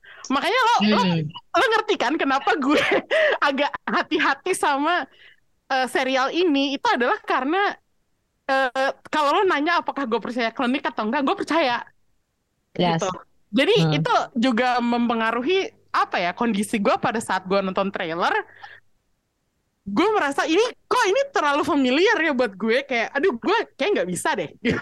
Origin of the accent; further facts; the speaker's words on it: Java, Indonesia; Dan gue pun orang Jawa gitu.